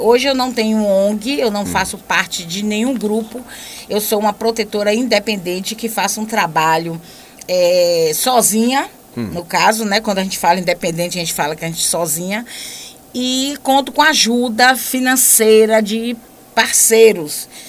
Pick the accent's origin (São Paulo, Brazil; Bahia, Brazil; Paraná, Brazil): Bahia, Brazil; Feira de Santana; born there; also born or lived in Salvador; eu não sou ipiraense, eu nasci em Feira de Santana e morava em Salvador.